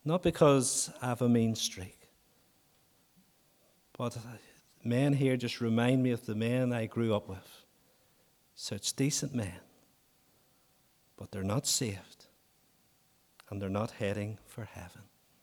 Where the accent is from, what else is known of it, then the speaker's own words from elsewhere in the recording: Northern Ireland, United Kingdom; I grew up in County Armagh. I grew up among very civil and respectable Unionist men.